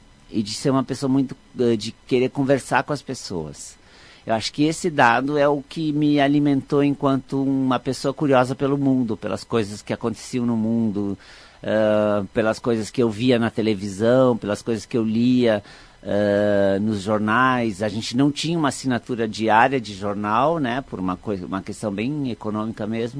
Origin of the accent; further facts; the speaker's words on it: Erechim, Rio Grande do Sul, Brazil; also born or lived in Tapejara; A gente saiu de Erechim, a família saiu de Erechim quando eu estava na segunda série.